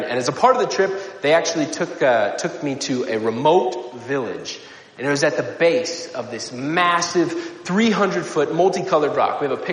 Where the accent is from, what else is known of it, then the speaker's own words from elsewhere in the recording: United States; And they took me to visit, and as an American, I was kind of a novelty